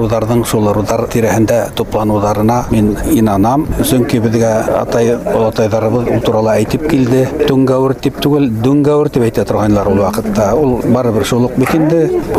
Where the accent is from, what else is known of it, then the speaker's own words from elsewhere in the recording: Bashkortostan, Russia; now in Sibay, Russia; Сибай ҡалаһында йәшәйем, сығышым менән Йылайыр районы Исхужауылы, тыуып үҫтем Баймаҡ районында. Түңгәүерҙәргә ҡарайым.